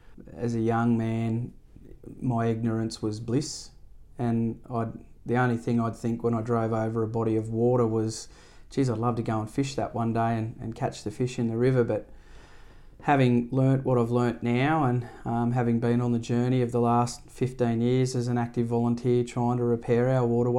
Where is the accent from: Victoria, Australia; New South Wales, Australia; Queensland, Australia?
New South Wales, Australia; Oberon; Born and raised in the Central West and love all things fishing and the river. Growing up in Oberon and going down with my grandparents and fishing for trout on the banks of Oberon Dam